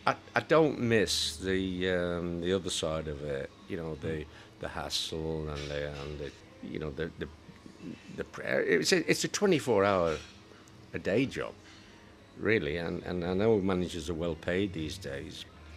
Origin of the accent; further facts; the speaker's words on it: North East England, United Kingdom; born there; I was born in the North East, I mean, but at the same time, I spent most of my time down in this area.